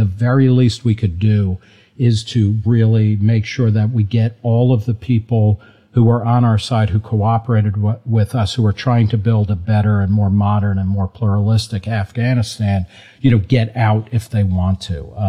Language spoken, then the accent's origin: English; New Jersey, United States; I grew up in New Jersey, and New Jersey, I guess, was a little bit more tolerant. But I grew up lower middle class.